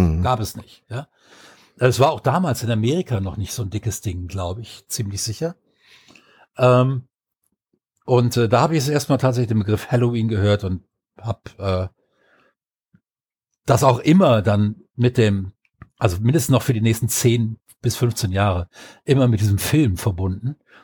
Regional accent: Rhineland, Germany; Ich bin ja im Rheinland groß geworden.

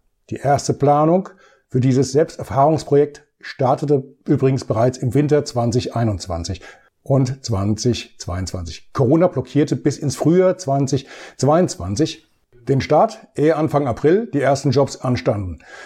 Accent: Bad Orb, Hesse, Germany; in meiner Heimatstadt Bad Orb

